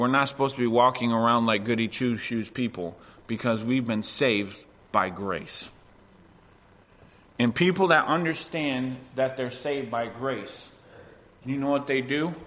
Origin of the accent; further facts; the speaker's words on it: United States; because I grew up in the States, and where I grew up, we didn't learn healthy eating.